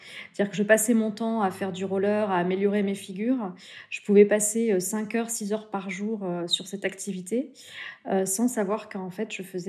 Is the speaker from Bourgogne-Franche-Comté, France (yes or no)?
no; Toulouse, Occitanie, France; also born or lived in Carcassonne; Alors, je suis née à Carcassonne et j'ai grandi dans une banlieue de Toulouse.